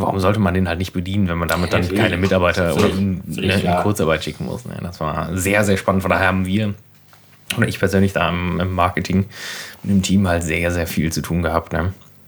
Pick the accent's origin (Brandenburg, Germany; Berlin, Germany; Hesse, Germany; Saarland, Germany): Berlin, Germany; Ja, okay, ich gebe es zu, ich komme aus Berlin eigentlich.